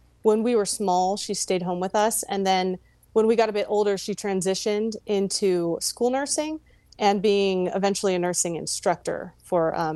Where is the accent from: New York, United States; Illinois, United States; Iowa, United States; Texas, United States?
Texas, United States; El Paso; also born or lived in Virginia / Colorado; now in San Antonio, United States; So I was born in Virginia, and then I lived in Colorado for a little while when I was young. And then the bulk of my young life, I lived in El Paso, Texas. So I really have been in Texas for a long time.